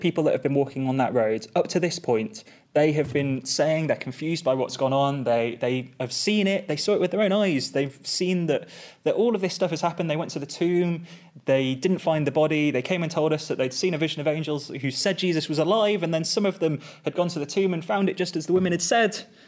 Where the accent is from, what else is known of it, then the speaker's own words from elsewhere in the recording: Stoke-on-Trent, West Midlands, United Kingdom; also born or lived in Bristol; I actually grew up in Stoke. I've lived here until I was 18, went down to Bristol for a few years of uni and then came back here.